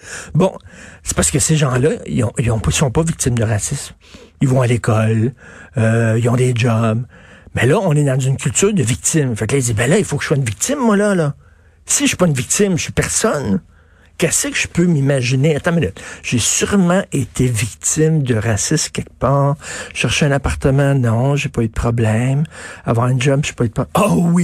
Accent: Quebec, Canada; born there; moi, je viens ici. Je suis né ici au Québec. OK, bon, désolé, mais vos parents, ils viennent d'où? Hein? Mes parents, ils viennent de Roumanie.

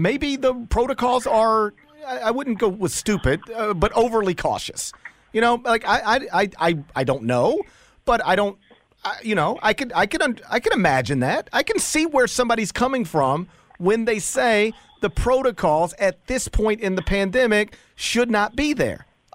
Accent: Mississippi, United States; Like Mississippi right now, my home state, has the lowest, as of late May, had the lowest rate of fully vaccinated adults.

